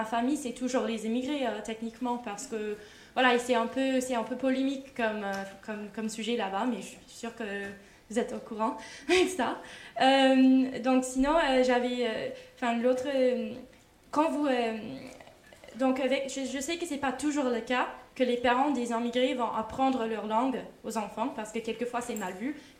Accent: United States; Parce que si je peux me permettre à dire « je viens des États-Unis », et donc, pour moi, à mon avis, à part les personnes qui sont vraiment les Américaines natifs, on est quand même tous les immigrés.

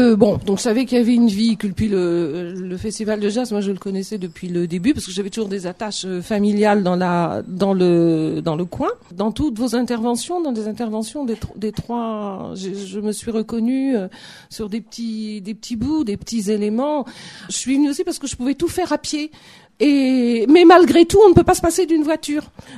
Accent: Coutances, Normandy, France; moved away as an adult; Je suis revenue à Coutances il y a 12 ans parce que j'ai passé le bac, moi, à Coutances. Quand j'ai quitté Coutances, j'avais donc 18 ans, quand j'ai passé le bac, je ne me suis pas retournée.

